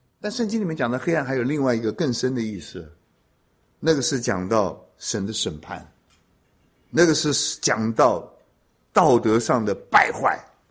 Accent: China; 我们中国人觉得最可怕的是什么？

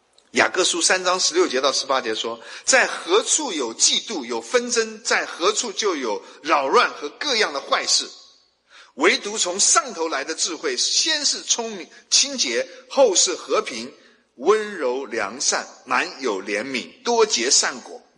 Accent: China; moved away as an adult; now in United States; 因为我们中国人都很客气嘛，我们中国人都不懂得去表达自己嘛，我们中国人都不会去好像据理力争，这是我的权利。我刚来美国的时候，就所有的人都这样教我

